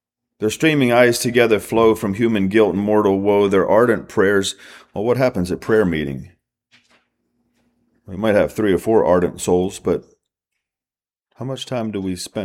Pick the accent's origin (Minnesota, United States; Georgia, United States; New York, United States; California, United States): Georgia, United States; Augusta; Not far from where I grew up in Georgia, in the town of Augusta